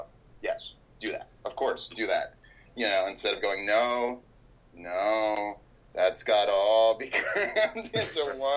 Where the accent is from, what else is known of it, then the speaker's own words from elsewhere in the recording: Greenpoint, New York, United States; were floored by the fact that I'm from Greenpoint.